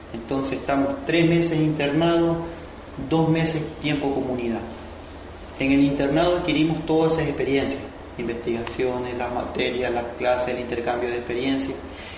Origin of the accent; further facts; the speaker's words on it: Ecuador; soy de Ecuador